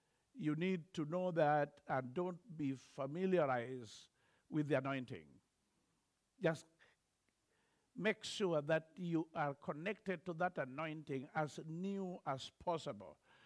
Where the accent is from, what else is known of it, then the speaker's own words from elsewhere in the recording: Migori, Migori County, Kenya; was born and bred in Kenya in a little place called Migori. And I was born in a polygamous home.